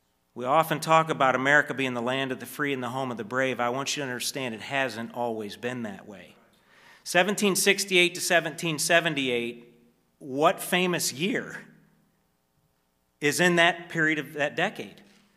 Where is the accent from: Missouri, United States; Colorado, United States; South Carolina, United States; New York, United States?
Missouri, United States; Missouri? You know, and I'm a grateful Missourian, okay? But I go to other states and I tell them I'm from Missouri and they're like, oh, you're from the compromise state.